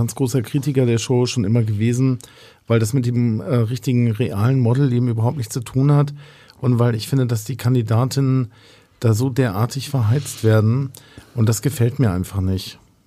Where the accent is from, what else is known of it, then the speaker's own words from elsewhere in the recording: Italy; Ja, so 14 Espresso am Tag gehen bei mir als Italiener runter.